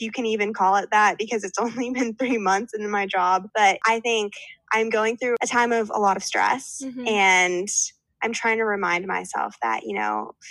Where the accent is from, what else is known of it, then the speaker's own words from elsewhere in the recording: Scottsdale, Arizona, United States; I'm actually originally from Scottsdale